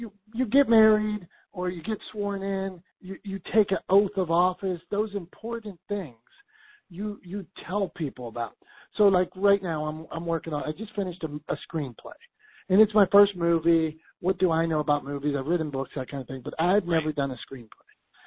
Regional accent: Pittsburgh, Pennsylvania, United States; I'm from Pittsburgh. You can't let people just run over you.

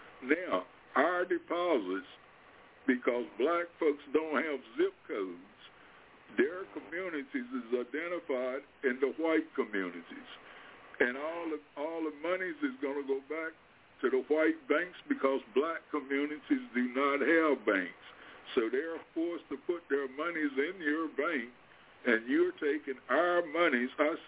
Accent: United States; I said, first of all, I am an American. I am a taxpaying American, and so is my community.

